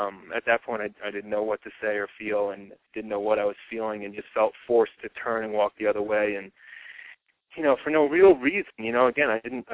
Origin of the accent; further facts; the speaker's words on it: Massachusetts, United States; now in Colorado, United States; I live in Colorado now, and this all occurred. We grew up in Massachusetts, and I was visiting Massachusetts a couple summers ago.